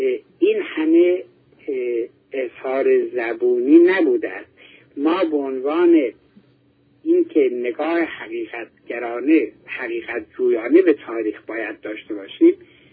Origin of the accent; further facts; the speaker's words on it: Iran; خب این واقعا ما به هر روز به عنوان یک ایرانی از این که حقی از حقوق ملی ما بازیافته میشه ما خرسندیم.